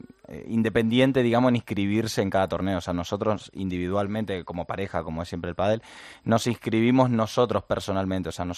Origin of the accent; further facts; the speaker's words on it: Argentina; now in Spain; yo, pues, como se notará, soy argentino, pero al final llevo muchos años